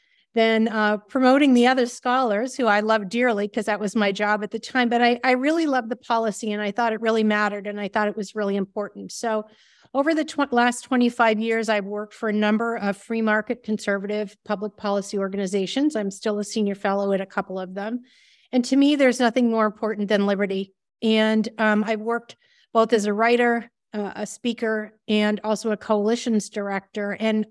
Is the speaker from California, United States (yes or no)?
no; Massachusetts, United States; I grew up in Massachusetts. They made me leave when they found out I was a conservative, but I kind of cut my teeth when I was a kid.